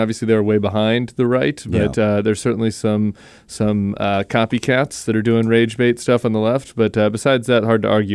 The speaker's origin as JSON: {"language": "English", "town": "Denver", "region": "Colorado", "country": "United States", "tie": "born or raised there", "said": "I was growing up in Denver, Colorado at the time."}